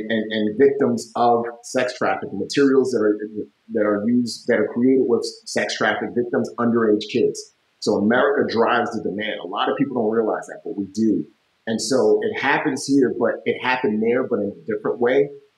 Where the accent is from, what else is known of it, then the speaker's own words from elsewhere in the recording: United States; And so, you know, so for me as an American, you know, that to me is a form of trafficking.